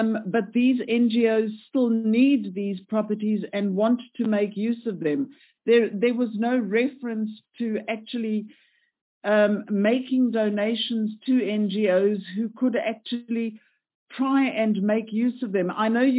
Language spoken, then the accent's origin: English; Gauteng, South Africa; I am from Gauteng